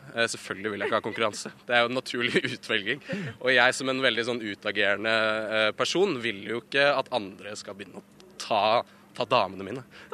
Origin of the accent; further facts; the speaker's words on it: Oslo, Norway; kommer fra Oslo-området